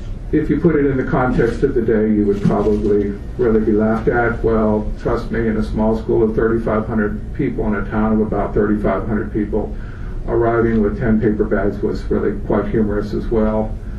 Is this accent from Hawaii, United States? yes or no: yes; Hawaii, United States; And because I grew up in Hawaii learning how to swim like a fish, that was a natural thing.